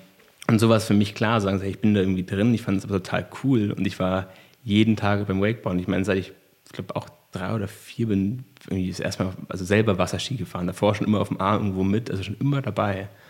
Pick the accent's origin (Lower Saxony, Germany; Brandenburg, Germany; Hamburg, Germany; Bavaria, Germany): Bavaria, Germany; Immenstadt; ich bin aus dem Allgäu, Immenstadt, Sonthofen kennt man vielleicht.